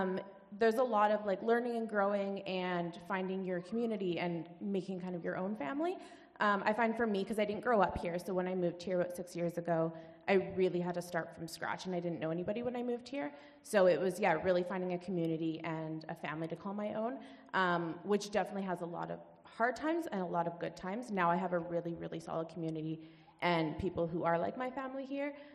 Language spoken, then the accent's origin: English; Langley, British Columbia, Canada; now in Prince George, Canada; I'm not originally from Prince George. I grew up in Langley. I grew up in a Christian household